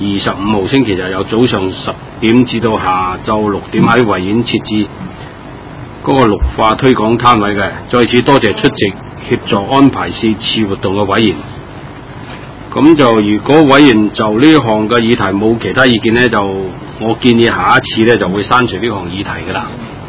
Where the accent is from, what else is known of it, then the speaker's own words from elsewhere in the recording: Sai Kung, New Territories, Hong Kong; 咁但系其他人系，我哋西贡人系好少嘅。